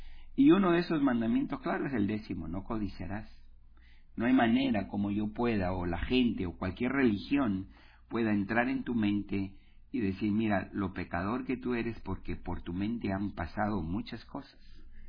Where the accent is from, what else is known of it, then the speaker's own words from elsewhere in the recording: Peru; Yo no encuentro otra gente más comerciante que el peruano, siendo yo peruano de extracción.